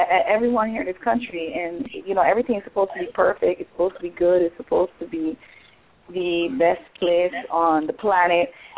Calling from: New Jersey, United States; I'm calling in from New Jersey.

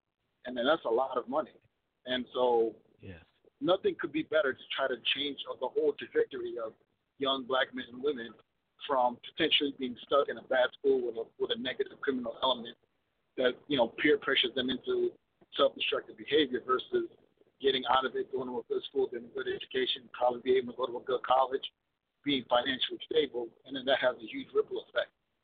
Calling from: Virginia Beach, Virginia, United States; I'm calling out from Virginia Beach, Virginia.

